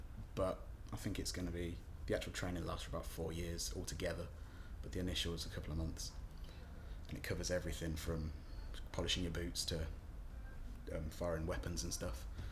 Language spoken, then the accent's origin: English; Northampton, East Midlands, United Kingdom; born there; I was born in Northampton General Hospital, just in Northampton, near where I live.